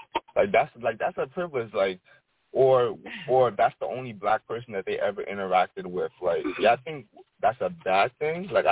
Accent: Bronx, New York, United States; but he was putting up his hand sign that I'm from the Bronx, just because he met me.

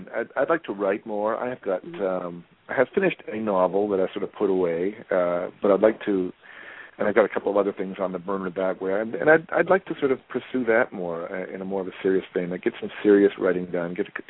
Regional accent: Canada; the thing about being a Canadian actor, of course, is that, you know, no matter what you've done, you've got to reinvent yourself.

